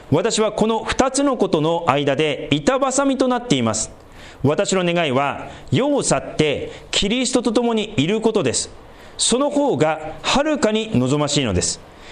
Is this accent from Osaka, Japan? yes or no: no; Sendai, Miyagi, Japan; 私仙台出身ですから